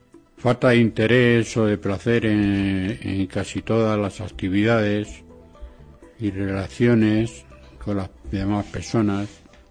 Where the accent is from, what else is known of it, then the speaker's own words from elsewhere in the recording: Fuenlabrada, Community of Madrid, Spain; Yo soy de Fuenlabrada, pero quizás venga